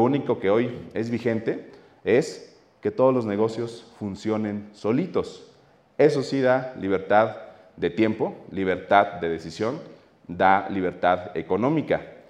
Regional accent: Oaxaca, Mexico; como yo soy de Oaxaca y ahí hay muchas bodas

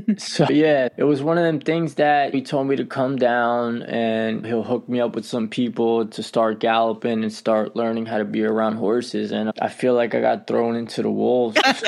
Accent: Newark, New Jersey, United States; I grew up in Newark and Harrison, New Jersey, and around that area, it's city-like, so I think the closest horses around us, probably an hour away.

